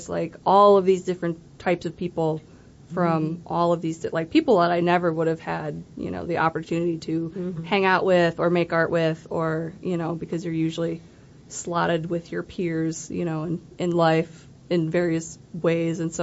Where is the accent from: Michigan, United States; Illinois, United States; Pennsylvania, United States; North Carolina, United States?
Illinois, United States; Chicago; Yeah, I grew up in the Chicago area, and I moved out here about 10-ish years ago